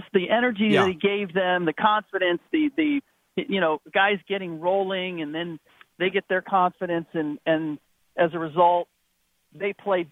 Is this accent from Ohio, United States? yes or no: yes; Cincinnati, Ohio, United States; I'm from Cincinnati, so when we start talking about AFC North, I have to be generally quiet